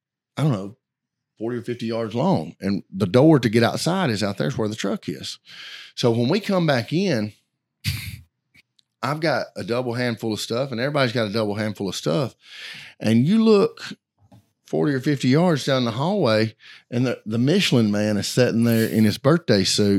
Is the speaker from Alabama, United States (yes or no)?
yes; Alabama, United States; You know, again, I'm not a snow expert. I'm from Alabama, but it's snowing hard